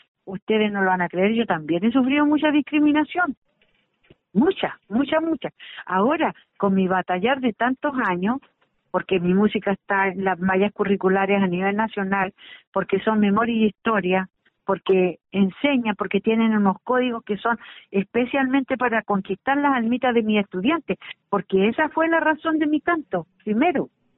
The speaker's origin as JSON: {"language": "Spanish", "town": "Imperial", "region": "Araucanía", "country": "Chile", "tie": "born there", "said": "porque mi ADN es mapuche. Yo nací en el Imperialito, en territorio mapuche, en Imperial."}